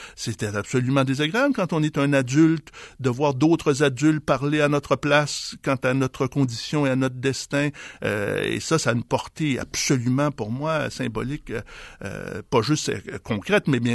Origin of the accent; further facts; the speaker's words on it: Quebec, Canada; à partir duquel on va se dire qui on est, nous autres Québécois.